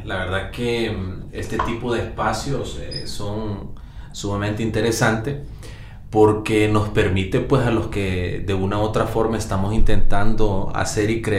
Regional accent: Siguatepeque, Comayagua, Honduras; Nosotros somos nativos de Comayagua, ¿verdad? Mi papá y mi mamá, pues en su etapa joven decidieron venirse, mudarse a Siguatepeque, principalmente por motivos de trabajo. Y pues en ese tiempo fue donde yo inicié mi primaria, mi secundaria

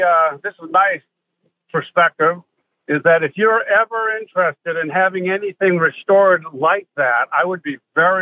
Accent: Montreal, Quebec, Canada; nope, I'm actually from Montreal, Canada.

